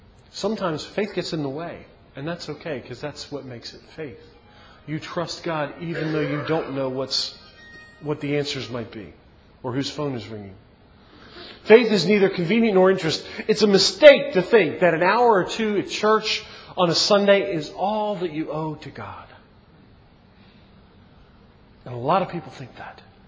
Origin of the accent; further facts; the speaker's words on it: Baltimore, Maryland, United States; See, when I was a kid, I grew up in Baltimore. Baltimore is a secular city even when I grew up.